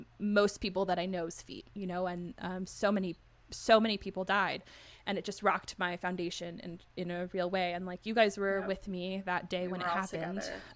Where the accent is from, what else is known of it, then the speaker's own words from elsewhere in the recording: Paradise, California, United States; Oh, and then my entire hometown burned down. And that broke me in a true sense of the word. So I'm from Paradise, California.